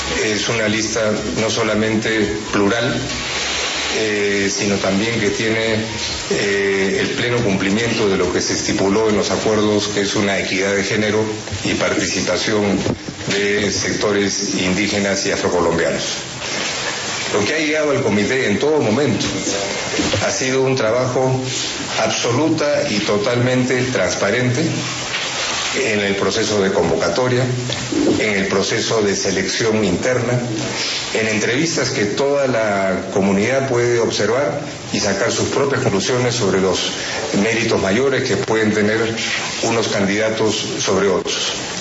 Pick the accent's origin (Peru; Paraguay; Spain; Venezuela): Peru; Yo vengo de Perú, que es un país que tiene tantas semejanzas como Colombia